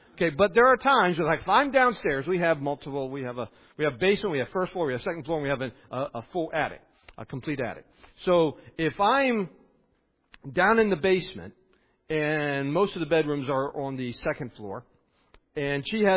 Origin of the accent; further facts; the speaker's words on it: West Virginia, United States; Okay, I grew up in West Virginia. I have a certain hillbilly way of thinking about things.